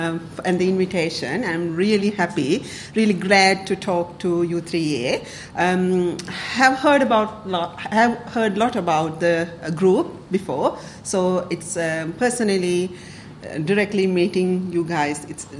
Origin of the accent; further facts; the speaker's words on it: Sri Lanka; I'm originally from Sri Lanka. So my background is languages, actually.